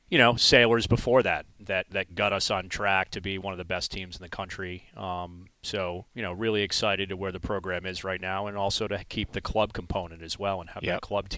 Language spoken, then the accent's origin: English; Providence, Rhode Island, United States; Well, home is here. I went to Moses Brown for high school.